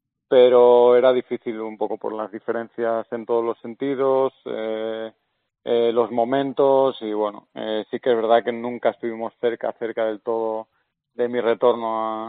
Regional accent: Salinas, Asturias, Spain; yo soy de Salinas, y empecé ahí, pero bueno, prontito ya con 10 años me fui

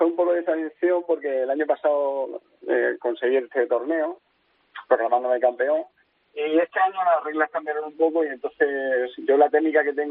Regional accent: Cieza, Region of Murcia, Spain; somos naturales de Cieza y nacidos en Cieza.

